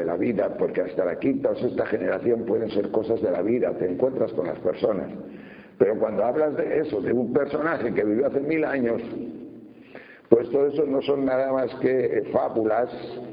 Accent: Castile and León, Spain; pero en mi pueblo, en estos pueblos pequeños, de la montaña de León por lo menos

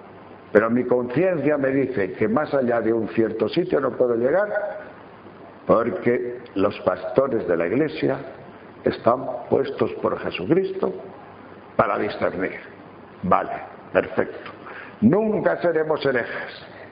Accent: Tejerina, Castile and León, Spain; como dicen en Tejerina, provincia de León, mi pueblo natal

